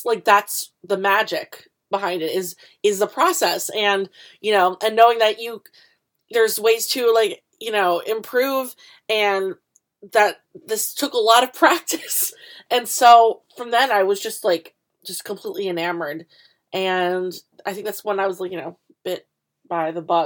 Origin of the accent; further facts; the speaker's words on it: New Jersey, United States; because, you know, I grew up in Jersey.